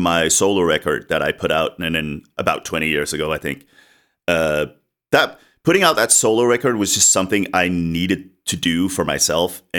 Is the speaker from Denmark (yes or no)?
yes; Copenhagen, Capital Region of Denmark, Denmark; I built a studio in Copenhagen, where I come from. I was born in Denmark